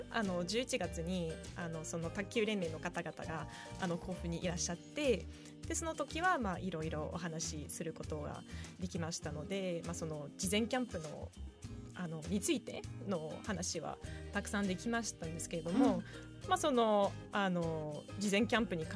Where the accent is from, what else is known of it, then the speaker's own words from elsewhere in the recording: northern France, France; Japanese is a second language; now in Japan; ちょっと私北フランスの出身なので